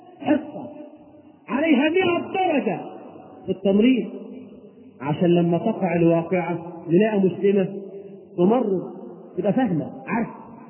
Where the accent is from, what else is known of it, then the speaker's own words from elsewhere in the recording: Egypt; بلدنا مصر